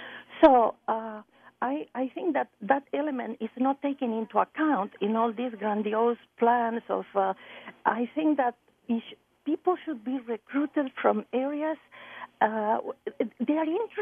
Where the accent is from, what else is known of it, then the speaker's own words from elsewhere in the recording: Argentina; I was born in Argentina, and I attended a secondary school when Perón was in power